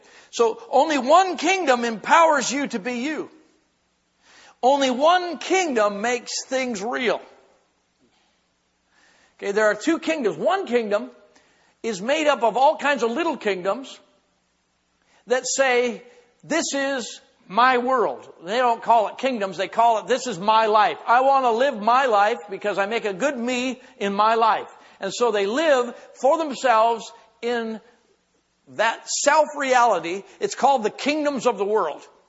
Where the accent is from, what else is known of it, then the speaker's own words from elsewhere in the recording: Minnesota, United States; I was from Minnesota, so Canada was the fishing trip when you were in ag class, farm community ag class.